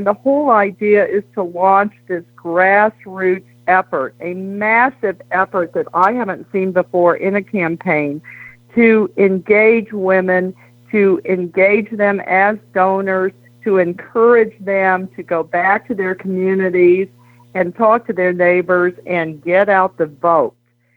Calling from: Washington, District of Columbia, United States; I'm calling you from Washington, D.C., in the swamp.

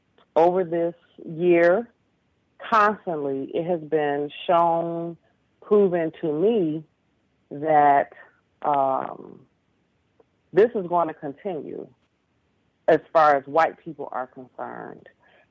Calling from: Detroit, Michigan, United States; I'm calling from Detroit, and I just wanted to chime in briefly. I just arrived at my 40 years on this planet

